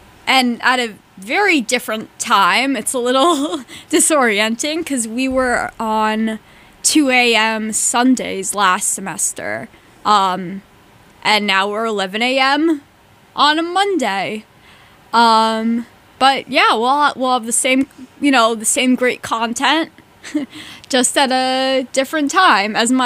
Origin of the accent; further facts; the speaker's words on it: East Coast, United States; for me, because I'm from the East Coast.